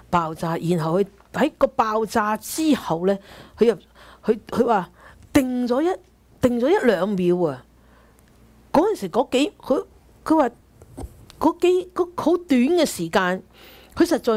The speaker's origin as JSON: {"language": "Cantonese", "region": "Guangdong", "country": "China", "said": "我們廣東人神神地的"}